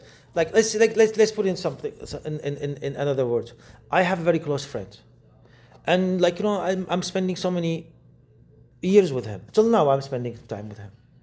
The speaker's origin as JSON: {"language": "English", "country": "Iraq", "second_language": "English", "moved": "yes", "lives_now": "Canada", "said": "Now I came here, there's another identity that I got. I earned, which is I'm a Canadian now."}